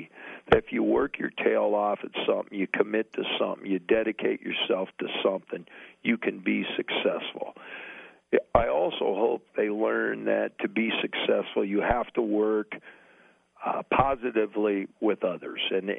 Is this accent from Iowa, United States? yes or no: yes; Iowa, United States; I'm actually a farm boy from Western Iowa. West Harrison was the name of my high school, and I lived halfway between Mont Damon and Pisgah.